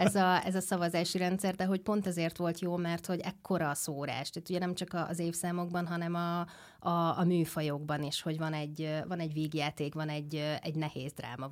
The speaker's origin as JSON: {"language": "Hungarian", "country": "Hungary", "said": "de tényleg ezek olyan alapművek, amiket egyszerűen azért, mert magyarok vagyunk, nagyon fontos, hogy lássanak ők is."}